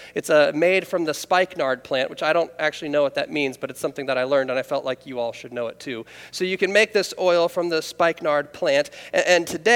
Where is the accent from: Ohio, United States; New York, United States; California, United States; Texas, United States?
Ohio, United States; Kettering; also born or lived in Columbus, United States; I spent the better part of 10 years of my life living in Columbus, Ohio. This behind my hometown of Kettering, this is where I've spent the most years of my life